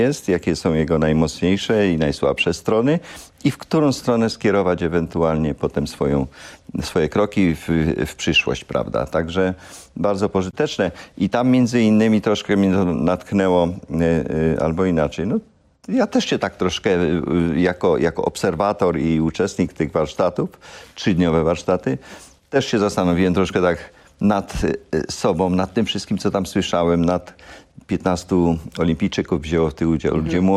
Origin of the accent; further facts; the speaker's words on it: Wisła, Silesian Voivodeship, Poland; Natomiast ja sam wychowywałem się w Wiśle i wtedy pamiętam zimy, jakie wtedy były.